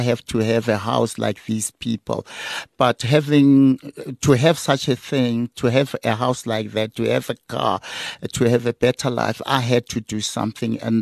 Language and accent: English; Pretoria, Gauteng, South Africa; So I'm from Pretoria, basically.